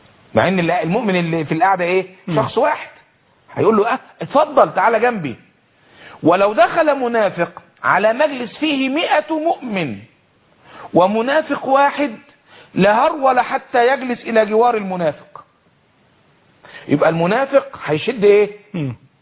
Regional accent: Egypt; احنا مصريين، وما دام مصريين

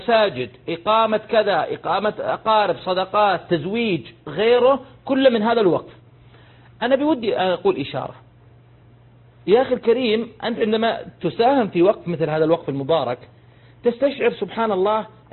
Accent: Al-Ahsa, Eastern Province, Saudi Arabia; أحد التجار عندنا بالأحساء التقيت مع ولده

